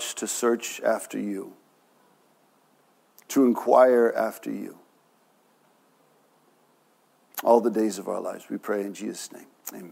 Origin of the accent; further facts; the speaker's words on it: Mexico; Growing up in Mexico, we called them los reyes magos, the magician kings.